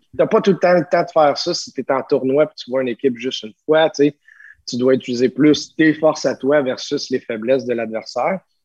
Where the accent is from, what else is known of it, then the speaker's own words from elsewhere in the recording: Quebec City, Quebec, Canada; Moi, ça me faisait plaisir de relancer chez nous, à Québec, au stade municipal.